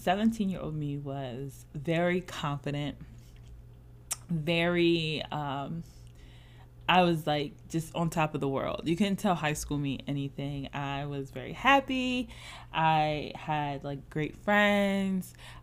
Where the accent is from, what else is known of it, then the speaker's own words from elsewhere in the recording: Philadelphia, Pennsylvania, United States; I'm from Philadelphia. Philadelphia, we had a urban clothing store in the city at the time called City Blue.